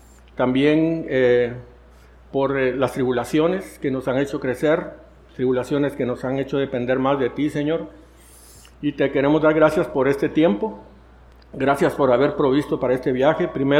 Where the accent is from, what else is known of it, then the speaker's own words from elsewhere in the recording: Guatemala; moved away; also born or lived in Costa Rica; Yo soy de Guatemala, nací allá hace algunos añitos, un poquito más que Pastor Hamilton.